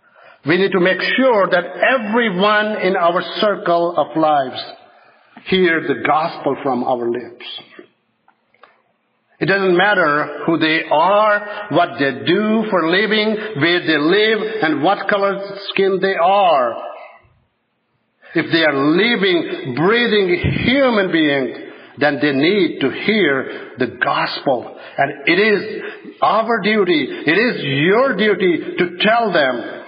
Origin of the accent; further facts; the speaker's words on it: Pakistan; I'm from Pakistan